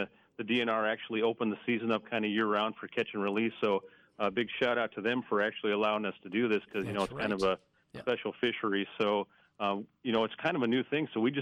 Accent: Minnesota, United States; now in Chaska, United States; And so I moved just near the river here, the Minnesota River, and I grew up on Lake Vermilion, so I was into fishing all my life.

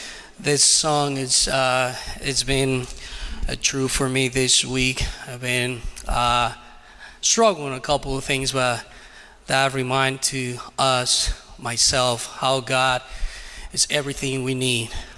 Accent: Dominican Republic; I'm from Dominican Republic, and I was born there. And although I love to be in here, I love to work in the Hispanic community here in Chattanooga

